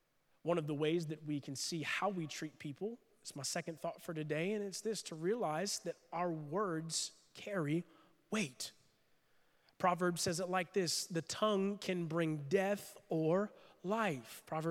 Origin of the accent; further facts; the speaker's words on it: Florida, United States; I'm from Florida. Forgive me if that's not proper to say in Michigan, okay?